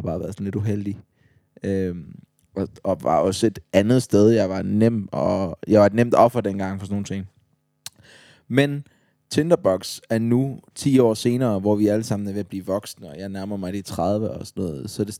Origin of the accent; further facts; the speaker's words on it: Odense, Region of Southern Denmark, Denmark; Jeg er jo fra Odense